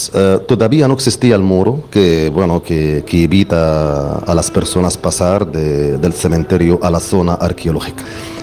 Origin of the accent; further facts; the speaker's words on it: Giza, Giza Governorate, Egypt; Como jugando, es mi casa, es mi tierra. Y yo lo que me acuerdo que cuando salí de la zona donde está el cementerio nuestro